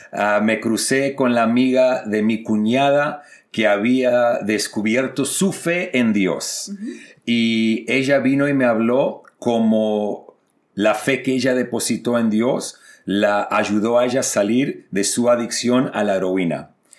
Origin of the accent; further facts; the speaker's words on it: Sydney, New South Wales, Australia; Mis padres emigraron desde Buenos Aires, Argentina, a Sydney en el 74. Así que yo soy australiano de nacimiento y crecí en Australia